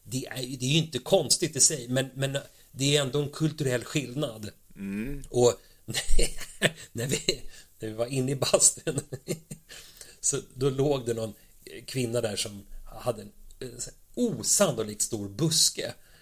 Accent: Sweden; när de förstod att vi var från Sverige och allting.

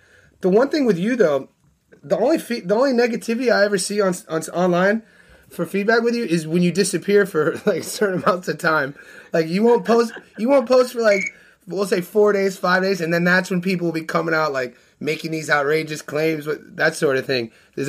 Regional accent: United States; now in Australia; I don't know if that's because I'm an American and where I come from, but the fitness scene down here is ridiculous.

